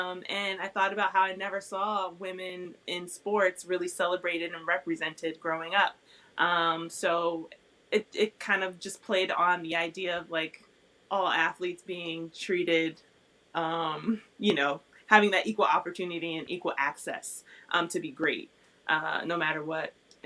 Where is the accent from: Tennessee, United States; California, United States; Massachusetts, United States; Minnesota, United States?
Massachusetts, United States; Springfield; I'm from Springfield, so basketball fame, right around there.